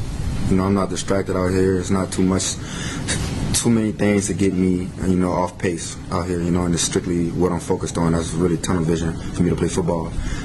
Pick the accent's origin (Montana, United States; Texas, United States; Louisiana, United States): Louisiana, United States; New Orleans; I'm from New Orleans. I'm not used to the food yet.